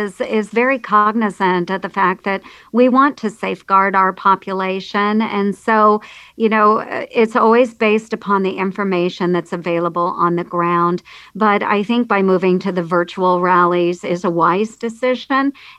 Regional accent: Red Oak, Iowa, United States; In Red Oak, my hometown, you know, we've got two grocery stores and a Dollar General, and that's really about it.

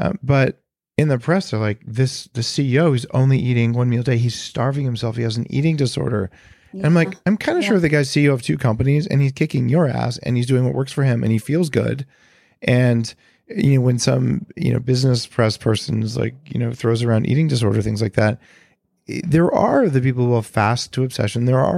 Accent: California, United States; Yeah, I'll give you that. But I know I'm from Silicon Valley.

